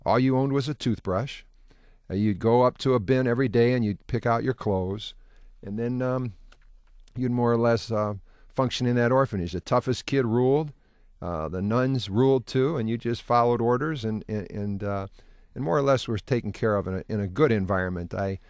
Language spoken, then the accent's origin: English; Lorain, Ohio, United States; born there; Well, Jack, I was born in Lorain, Ohio